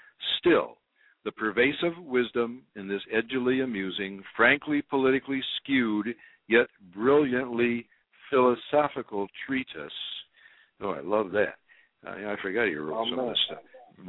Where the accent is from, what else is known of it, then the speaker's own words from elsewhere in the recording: Detroit, Michigan, United States; You know, they were going to come from my hometown. You know, which is Detroit.